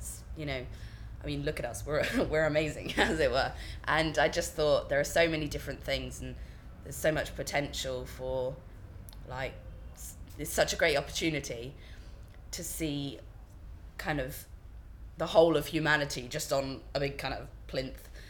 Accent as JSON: {"language": "English", "town": "Milton Abbot", "region": "South West England", "country": "United Kingdom", "tie": "born or raised there", "also_born_or_lived": "North Yorkshire", "said": "Well, I was born in North Yorkshire, but I grew up in in a little village called Milton Abbott, which is near Tavistock in Devon. And I've lived around Tavistock pretty much my whole life, moving from here to there like quite often. Now I'm kind of centred in Tavi"}